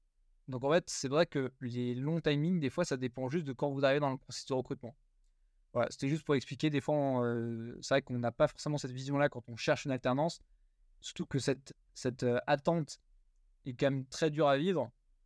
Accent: Strasbourg, Grand Est, France; moi je suis strasbourgeois à la base. J'étais recruté sur les bureaux près de Paris. Maintenant, on m'a offert une opportunité de descendre dans les bureaux qui ont ouvert dans le sud

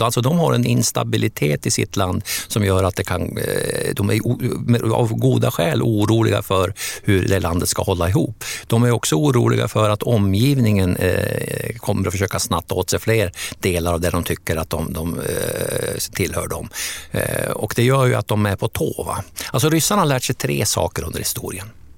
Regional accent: Hamrången, Gävleborg County, Sweden; min hemby faktiskt har bränts av ryssarna en gång

